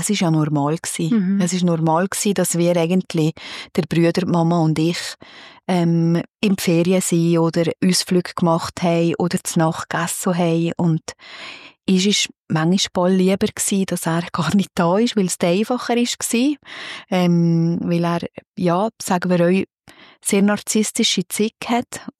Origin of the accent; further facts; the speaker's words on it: Valais, Switzerland; now in Thun, Switzerland; Ich komme aus dem Wallis und bin seit 7 Jahren aber hier zu Thun daheim.